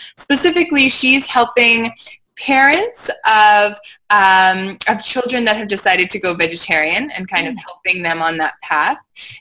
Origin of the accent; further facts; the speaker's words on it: Canada; Got a long name. I'm Canadian.